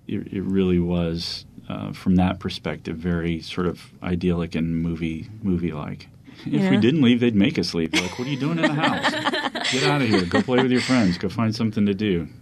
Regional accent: Biloxi, Mississippi, United States; I grew up in Biloxi, Mississippi, on the Gulf Coast.

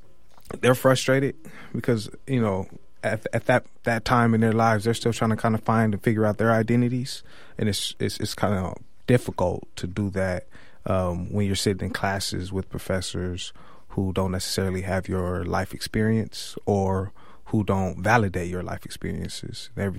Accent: San Diego, California, United States; So I'm born and raised in San Diego. So, you know, when we think of Berkeley, down in Southern California

